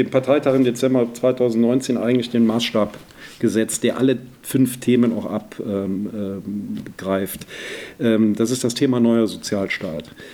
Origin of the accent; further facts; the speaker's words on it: Cologne, North Rhine-Westphalia, Germany; born there; now in Bergisch Gladbach, Germany; Ich bin geboren in Köln, auch während des Studiums habe ich in der Kölner Südstadt gelebt und dann bin ich meiner Frau nach Bergisch Gladbach gefolgt